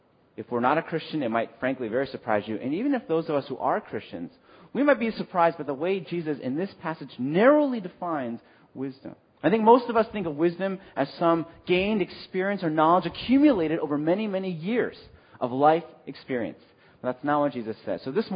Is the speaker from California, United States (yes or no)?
yes; Los Angeles, California, United States; now in Boston, United States; I, for one, am not from the Boston area. I grew up in L.A., but I've come to realize that Boston is our home.